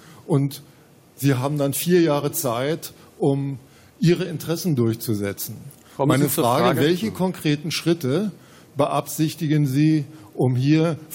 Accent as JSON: {"language": "German", "region": "Berlin", "country": "Germany", "said": "ich komme aus Berlin."}